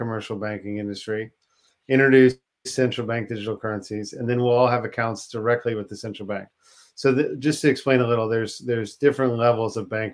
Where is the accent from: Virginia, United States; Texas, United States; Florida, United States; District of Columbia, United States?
District of Columbia, United States; Washington; And that's sort of what I'm doing is I'm from Washington, D.C. And, you know, I grew up in a nice family around fancy people and around, you know, spooks and all these other people.